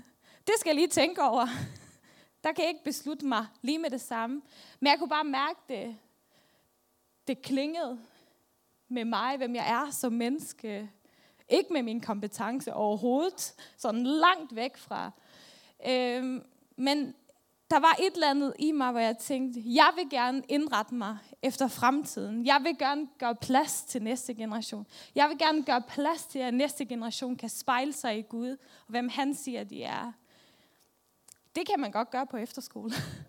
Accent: Faroe Islands; Danish is a second language; og jeg kommer fra Færøerne. Det er derfor, jeg har lidt accent.

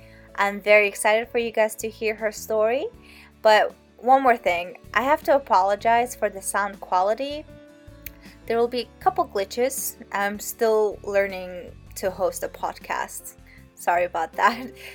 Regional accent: Mongolia; and of course my home country, Mongolia.

